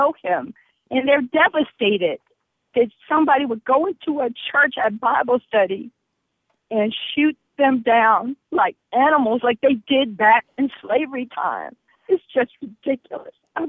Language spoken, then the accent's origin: English; South Carolina, United States; now in Deerwood, United States; I am actually born and raised in South Carolina. I spent the first third of my life there.